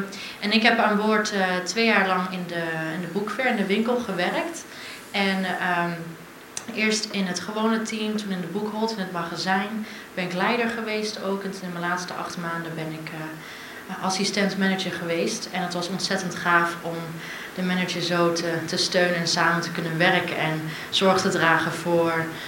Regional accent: Middelburg, Zeeland, Netherlands; Ik kom uit Middelburg.

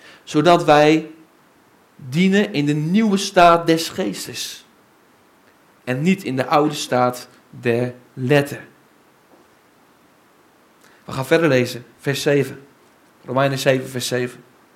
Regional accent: Bunschoten-Spakenburg, Utrecht, Netherlands; Ik kom uit Bunschoten-Spakenburg, een heel gelovig, religieus dorp.

